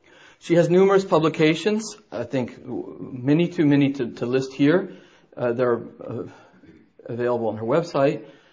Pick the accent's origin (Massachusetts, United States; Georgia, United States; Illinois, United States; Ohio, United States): Georgia, United States; I'm from Georgia originally